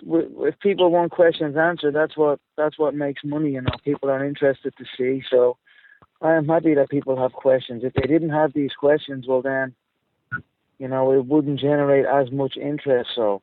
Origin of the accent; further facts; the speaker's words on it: Melbourne, Victoria, Australia; I'm the one that put the UFC on the map here. So if you're coming into my hometown, you best believe I want on the show.